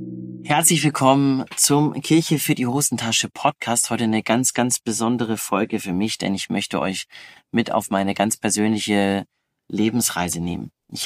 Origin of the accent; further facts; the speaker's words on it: Mecklenburg-Vorpommern, Germany; born there; Ich bin geboren in Mecklenburg-Vorpommern, für mich immer noch eins der schönsten Bundesländer